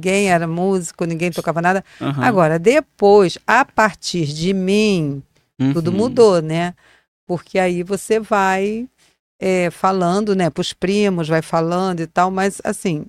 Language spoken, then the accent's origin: Portuguese; Rio de Janeiro, Brazil; Então, eu nasci lá, minha família é de lá, tenho família hoje ainda lá, eu não moro mais lá, mas tenho família, amigos.